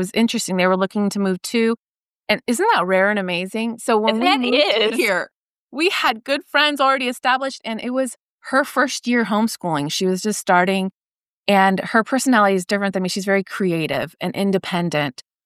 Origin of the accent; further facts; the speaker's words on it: Stockton, California, United States; moved away as an adult; Brandon and I grew up in Stockton. So we left all of our family, longtime friendships.